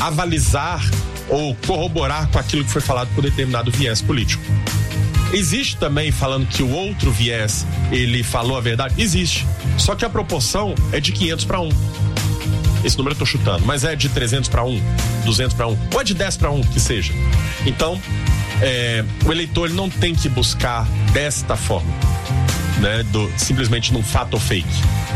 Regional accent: Brazil; Ou eu não sou brasileiro quando eu falo que eles são, porque eu sou brasileiro e admito.

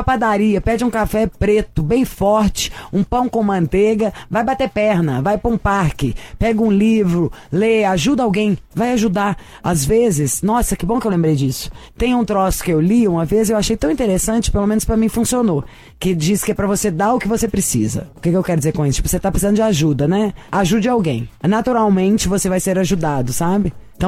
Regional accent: Minas Gerais, Brazil; Sou de Minas, onde se bebe demais.

